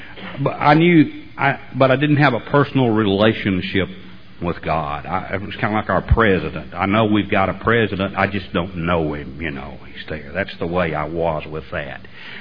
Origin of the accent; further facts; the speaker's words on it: Lexington, Alabama, United States; I grew up in Lexington, Alabama.